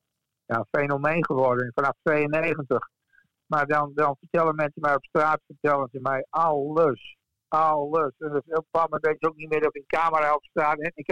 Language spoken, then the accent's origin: Dutch; Groningen, Netherlands; accent: Gronings; de Gronings dialect kwam er doorheen